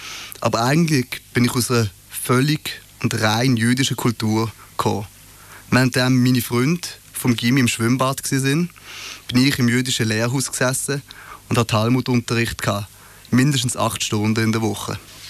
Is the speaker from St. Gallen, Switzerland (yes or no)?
no; Basel, Basel-Stadt, Switzerland; Ich komme aus Basel und aufgewachsen bin ich in einem jüdischen Quartier, im Ghetto dort, in der gleichen Straße wie die Synagoge.